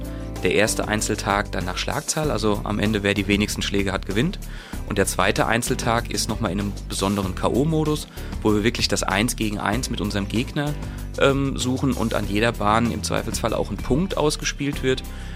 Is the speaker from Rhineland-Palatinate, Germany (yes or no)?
yes; Mainz, Rhineland-Palatinate, Germany; Klar, ich als Mainzer weiß, wie ich zu Hause spiele